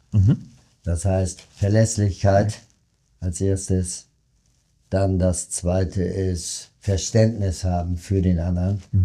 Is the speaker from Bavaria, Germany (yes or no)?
no; Bremerhaven, Bremen, Germany; Ich bin in Bremerhaven aufgewachsen, in einer zerbombten Stadt, in einem Altbauwohnung, wo ich noch über Bremerhaven und über die Ruinen und über die Weser gucken konnte.